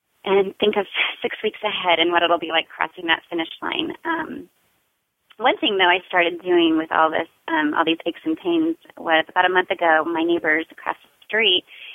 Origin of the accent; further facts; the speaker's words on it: Fort Wayne, Indiana, United States; moved away as an adult; I was transplanted here about 2.5 years ago from my hometown of Fort Wayne, Indiana, due to my husband's job.